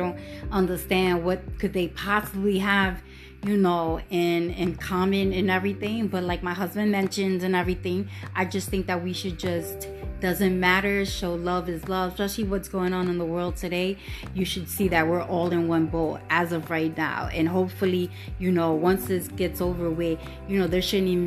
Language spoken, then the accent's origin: English; New York City, New York, United States; born there; Even though both of my parents, they were born in Puerto Rico, I was born here in New York City.